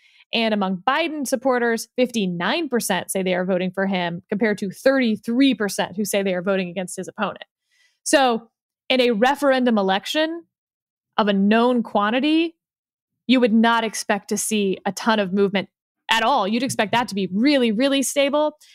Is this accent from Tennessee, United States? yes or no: no; Texas, United States; as a Texan, I will tell you that what Texas Republicans will tell you